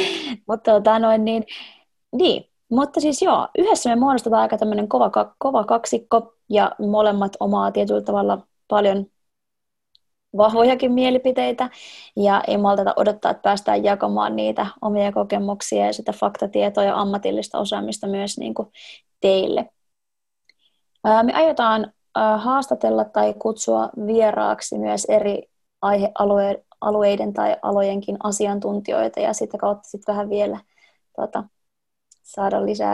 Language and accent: Finnish; Klaukkala, Uusimaa, Finland; ja mä oon reilu vuosi sitten muuttanut takaisin mun kotipaikkakunnallani Klaukkalaan mun avopuolison ja meidän tällä hetkellä 1,5-vuotiaan tytön kanssa.